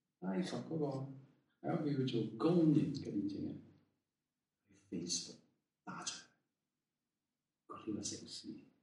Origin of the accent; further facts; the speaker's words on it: China; 福系我哋中国人中意嘅